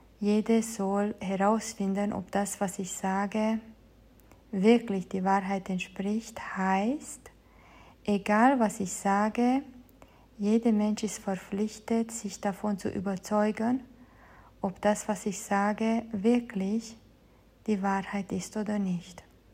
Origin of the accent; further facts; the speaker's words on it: Romania; German is a second language; now in Germany; Ich komme ursprünglich aus Rumänien, lebe aber seit über 20 Jahren in Deutschland